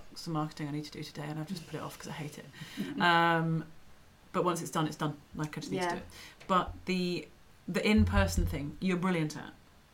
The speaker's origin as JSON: {"language": "English", "town": "Edinburgh", "region": "Scotland", "country": "United Kingdom", "tie": "born or raised there", "said": "I grew up in Edinburgh, which is another metropolis, but it does not have the same size or scale of scene as London."}